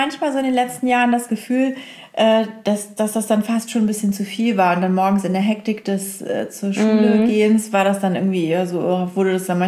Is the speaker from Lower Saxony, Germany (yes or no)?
yes; Oldenburg, Lower Saxony, Germany; Das kommt ja aus Oldenburg übrigens, aus meiner Heimatstadt.